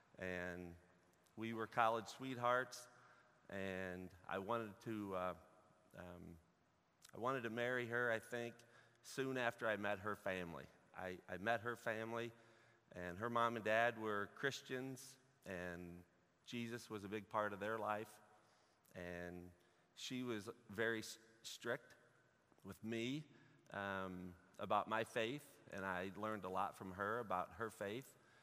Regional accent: Burlington, Iowa, United States; now in St. Louis, United States; and I'm from Iowa. I'm not a St. Louis kid. I didn't grow up in St. Louis, so the famous, where'd you go to high school? When I say I went to Burlington High, I always get a, nobody knows that school.

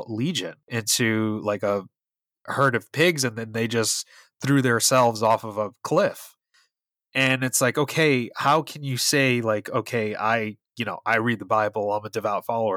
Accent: New York, United States; because I grew up in New York.

